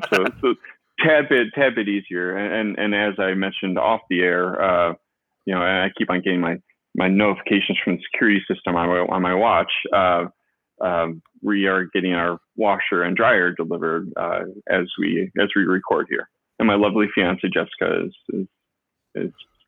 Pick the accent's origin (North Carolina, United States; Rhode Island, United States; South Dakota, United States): North Carolina, United States; Charlotte; I'm from Charlotte, North Carolina.